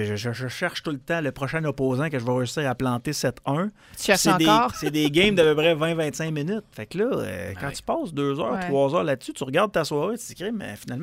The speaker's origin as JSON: {"language": "French", "region": "Quebec", "country": "Canada", "said": "j'étais chez nous en Beauce."}